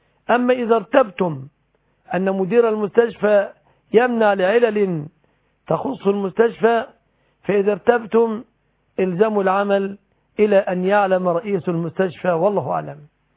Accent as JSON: {"language": "Arabic", "country": "Egypt"}